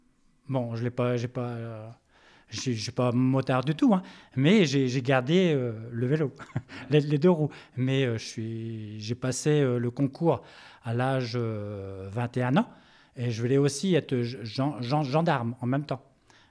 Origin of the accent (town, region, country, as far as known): Hauts-de-France, France; also born or lived in Corbeil-Essonnes